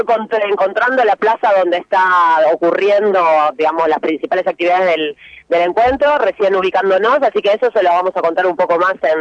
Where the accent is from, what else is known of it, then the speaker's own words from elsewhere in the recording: Neuquén, Argentina; como nosotros somos alrededor de 100 compañeros que venimos de Neuquén, vamos a participar en distintas